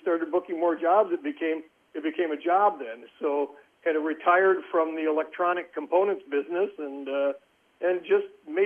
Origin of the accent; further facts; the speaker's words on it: Cedar Rapids, Iowa, United States; I was born and raised in Cedar Rapids, Iowa, and have lived near Cedar Rapids all my life.